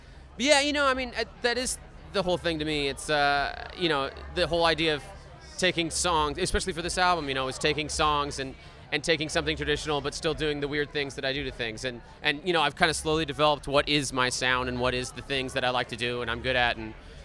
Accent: Seattle, Washington, United States; I grew up in Seattle, so I was listening to a lot of stuff that was very songwriter-driven, you know, indie pop at the time and stuff like that.

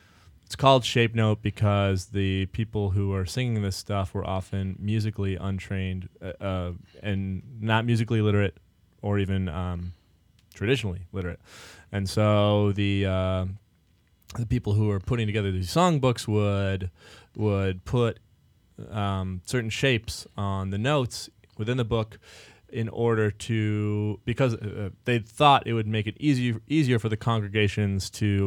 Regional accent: Newton, Massachusetts, United States; We're all from the East Coast, but we met up in Portland through friends and through the newspaper.

